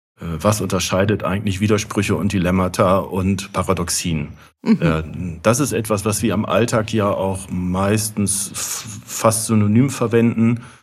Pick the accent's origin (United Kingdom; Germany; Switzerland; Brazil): Germany; Northern Germany; Ich bin eher norddeutsch orientiert. Ich komme aus Norddeutschland